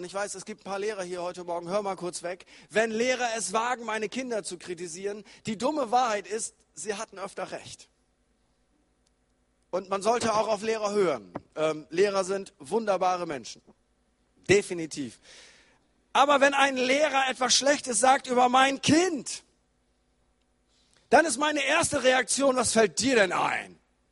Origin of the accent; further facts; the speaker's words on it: Northern Germany, Germany; Aber als Norddeutscher ist ein Jo auch für mich okay.